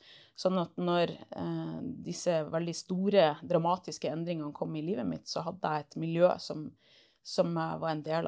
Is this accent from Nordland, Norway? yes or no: yes; Bodø, Nordland, Norway; Ja, jeg er fra Bodø og har vokst opp der, og egentlig bodd der størstedelen av livet mitt. Og har bakgrunn fra den norske kirke med mor som var aktiv der.